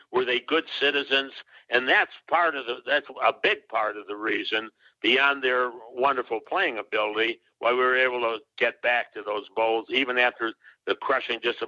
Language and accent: English; Chicago, Illinois, United States; Well, I grew up in Chicago.